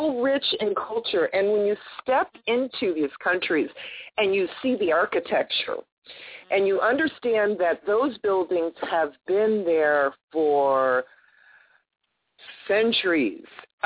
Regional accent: New York, United States; now in Oakland, United States; I was raised in New York. But I've been in California and Oakland for many, many years

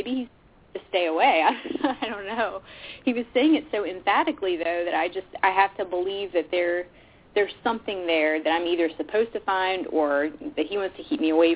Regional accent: Blackstone, Virginia, United States; I grew up in Blackstone, Virginia. Ended up moving to Richmond.

